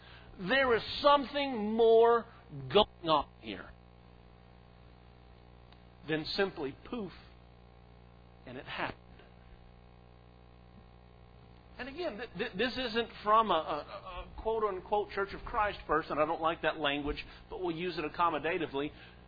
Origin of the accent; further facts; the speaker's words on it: Arkansas, United States; I'm from Arkansas.